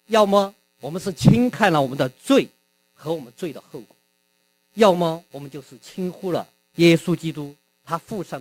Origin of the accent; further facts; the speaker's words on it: China; 我们中国人常常我们在祝福的时候，我们喜欢用一句话来祝福